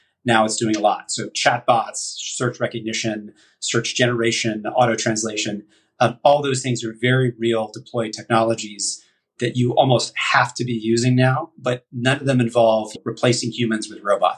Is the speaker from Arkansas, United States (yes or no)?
no; Texas, United States; now in San Francisco, United States; I grew up in Texas. I love Texas. I may be Texana non grata after this comment.